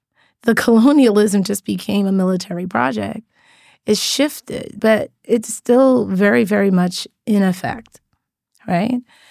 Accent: Guyana; born there; I was born in Guyana, which is a former British colony and one of the poorest countries in the region.

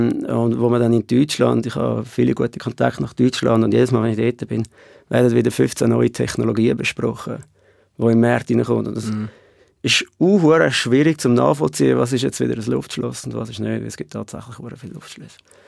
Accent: Switzerland; als ein Schweizer

